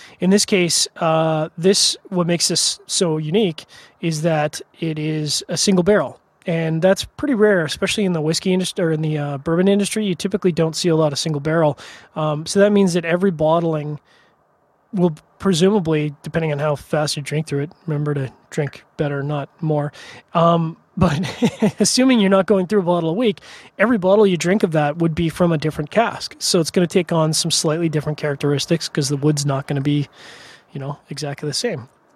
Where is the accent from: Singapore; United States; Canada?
Canada; because I'm Canadian